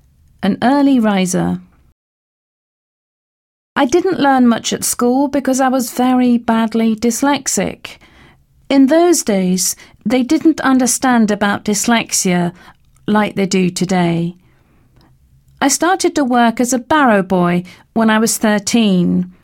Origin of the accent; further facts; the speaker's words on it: London, United Kingdom; accent: Cockney; A Cockney. I'm a Cockney.